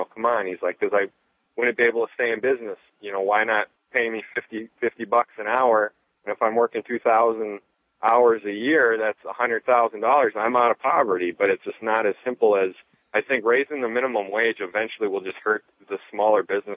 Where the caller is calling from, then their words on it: Minneapolis, Minnesota, United States; So I'm calling from Minneapolis, the land of 10,000 liberals.